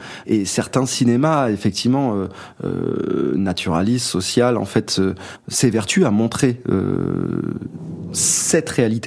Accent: Longué-Jumelles, Pays de la Loire, France; also born or lived in Angers; Je suis né à Angers. Dans le 49 en Anjou, et j'ai grandi dans un village, dans une petite ville qui s'appelle Longué-Jumelles, dans le Maine-et-Loire, que l'on qualifie chez nous de Nord-Loire

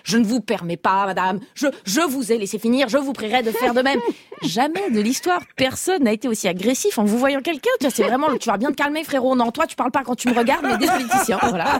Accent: Switzerland; ça n'existe pas chez moi, en Suisse.

